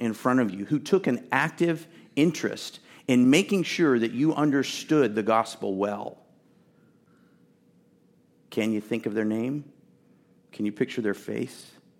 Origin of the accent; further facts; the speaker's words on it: Texas, United States; I was born and raised in Texas.